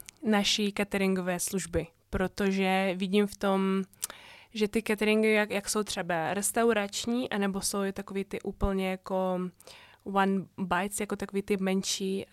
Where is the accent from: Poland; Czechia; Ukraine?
Ukraine; Czech is a second language; now in Czech Republic; jsem z Ukrajiny, ale zároveň žijí tady relativně dlouho, abych taky rozuměl i ty české stránce, i ty české mentalitě.